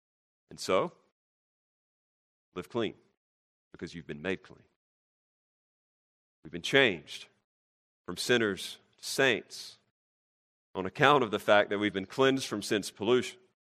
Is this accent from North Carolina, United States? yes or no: yes; North Carolina, United States; You're an old school southerner like me. I'm from North Carolina.